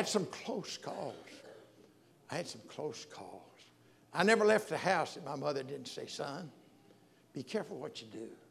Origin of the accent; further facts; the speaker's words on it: Alabama, United States; I'm from Alabama. I'm from Sand Mountain.